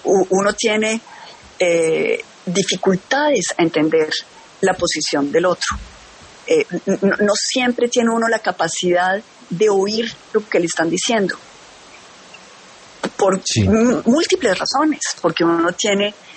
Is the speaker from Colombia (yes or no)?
yes; Colombia; Pero yo creo que nosotros todos, en el fondo, como colombianos